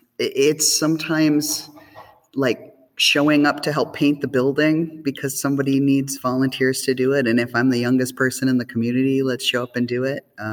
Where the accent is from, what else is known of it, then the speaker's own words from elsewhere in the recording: Sioux Falls, South Dakota, United States; Yeah, I was in Sioux Falls.